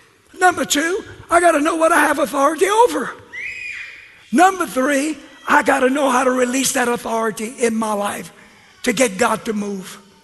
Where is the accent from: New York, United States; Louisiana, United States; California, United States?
Louisiana, United States; Lauraville; I'm from Lauraville, Louisiana, and I know better than that.